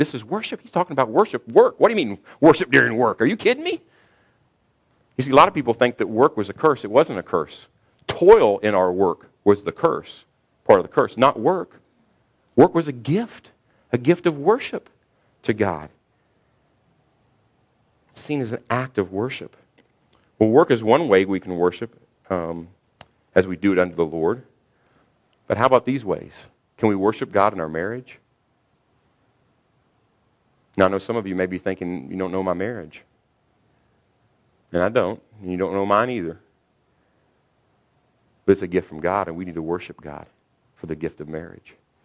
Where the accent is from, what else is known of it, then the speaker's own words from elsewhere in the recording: Kentucky, United States; Now, I'm from Kentucky. A lot of people don't have teeth there, all right?